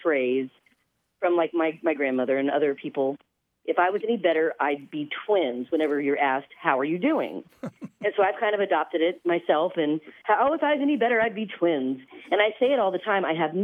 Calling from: Evansville, Indiana, United States; I'm calling from Evansville, Indiana.

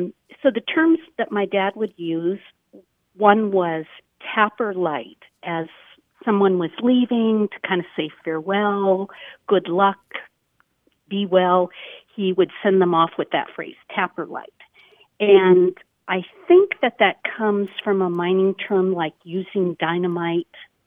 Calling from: Spokane, Washington, United States; I'm calling from Spokane, Washington.

